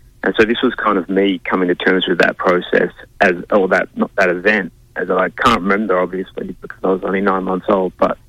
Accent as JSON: {"language": "English", "town": "Adelaide Hills", "region": "South Australia", "country": "Australia", "tie": "born or raised there", "said": "I think I grew up in the Adelaide Hills."}